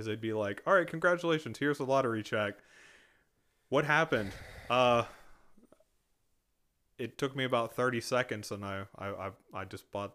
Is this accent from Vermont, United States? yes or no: no; Texas, United States; I'm from Texas. Whatever. We get over it. Anyways. Not everything's better in Texas, especially grammar.